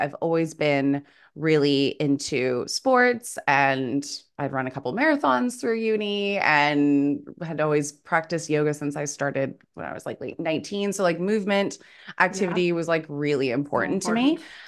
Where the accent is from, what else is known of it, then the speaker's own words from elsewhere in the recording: Vancouver, British Columbia, Canada; moved away as an adult; now in Australia; So born and raised in Vancouver, lived there until, when did I move over here? Oh, I think I was 25 or six. So it's been about, maybe I was 26 or 27, something like that.